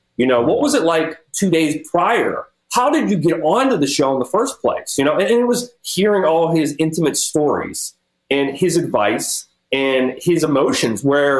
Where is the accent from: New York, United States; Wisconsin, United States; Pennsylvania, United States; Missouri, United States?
Pennsylvania, United States; Pittsburgh; I was thinking about what was going on back in my hometown.